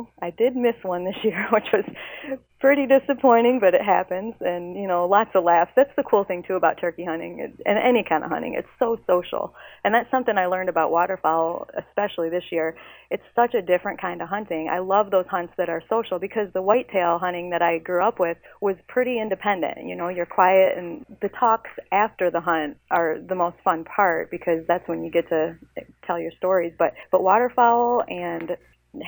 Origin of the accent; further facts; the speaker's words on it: Michigan, United States; but because it was my home state, I was familiar with the area.